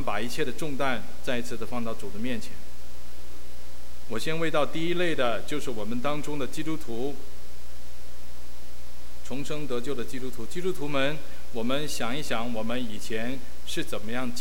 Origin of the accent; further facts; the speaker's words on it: China; 我们中国人说非礼啊